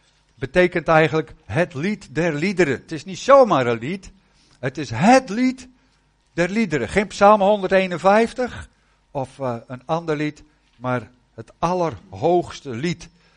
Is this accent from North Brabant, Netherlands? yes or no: yes; North Brabant, Netherlands; Ik kom uit Noordwest-Brabant, dus als u af en toe eens een rare klank hoort, dan moet u maar denken dat is Brabant.